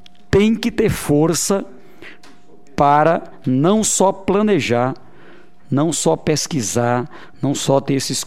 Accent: Northeast Region, Brazil; Eu digo para você aqui, como nordestino

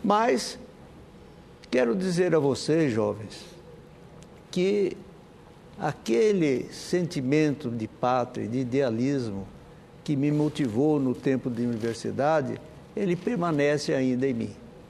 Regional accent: Mato Grosso do Sul, Brazil; eu sou de Mato Grosso do Sul

